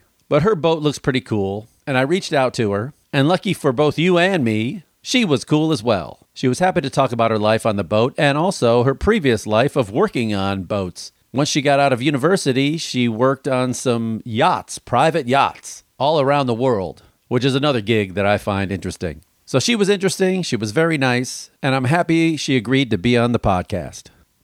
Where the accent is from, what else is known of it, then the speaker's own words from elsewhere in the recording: Chicago, Illinois, United States; Well, I'm from Chicago originally, and I've been to Toronto.